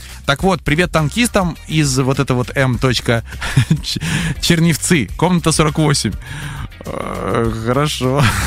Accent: Vitebsk, Vitebsk Region, Belarus; moved away as an adult; now in Minsk, Belarus; Я человек, который родился в Витебске, вырос, отучился и только в 97-м году переехал в Минск

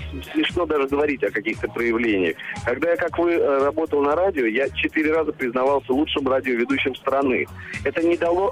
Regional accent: Saint Petersburg, Russia; now in Moscow, Russia; Но все равно я петербуржец, и я остаюсь петербуржцем.

